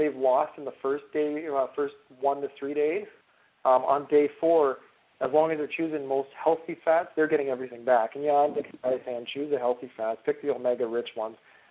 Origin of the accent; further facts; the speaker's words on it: Canada; I'm a Canadian-Irish kid myself